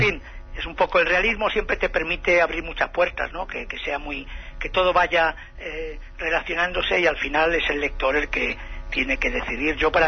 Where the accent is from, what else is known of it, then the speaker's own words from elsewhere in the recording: Alicante, Valencian Community, Spain; No, yo soy de Alicante